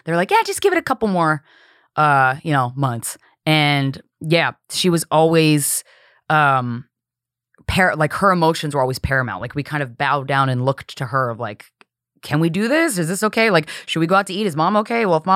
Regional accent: Chesapeake, Virginia, United States; So I spent a lot of my childhood in, Chesapeake, Virginia, because my dad was in the Navy

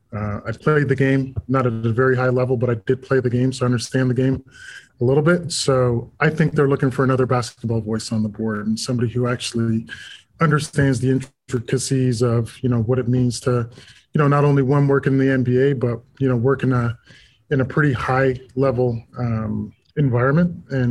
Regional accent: Toronto, Ontario, Canada; also born or lived in London, England; I was born in London, England. You know, I moved to Canada when I was four. I grew up in an area of the city called

